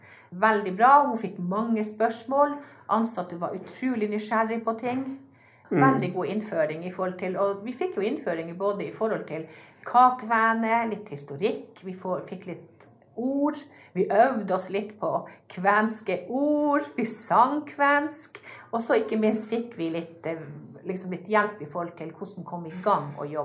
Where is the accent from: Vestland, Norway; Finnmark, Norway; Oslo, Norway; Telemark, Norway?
Finnmark, Norway; Alta; also born or lived in Langfjord; Ja, for mor mi er fra Langfjord, og så jeg har bodd i Langfjorden litt, og så flytter vi til Alta. Ja. Så jeg har jo vokset opp i Langfjorden, mellom Langfjorden og Alta.